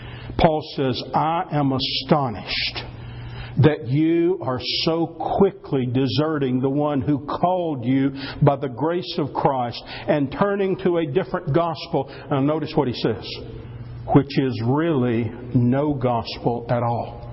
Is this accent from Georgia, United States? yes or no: yes; Stone Mountain, Georgia, United States; Several of you know that I grew up near Stone Mountain, Georgia.